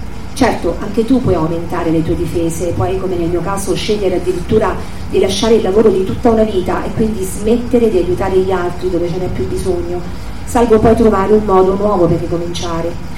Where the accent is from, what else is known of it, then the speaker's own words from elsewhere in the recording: L'Aquila, Abruzzo, Italy; sono aquilana, sono sempre andata in montagna